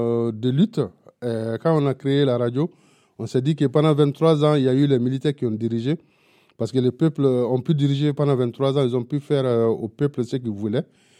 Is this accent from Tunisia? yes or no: no; Mali; French is a second language; J'ai appris le français à l'école parce que au Mali, la loi dit qu'on doit être scolarisé à l'âge de 7 ans.